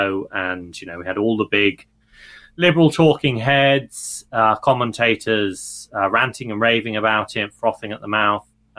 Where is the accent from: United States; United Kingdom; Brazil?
United Kingdom; England; Yeah, for my sins, I am English.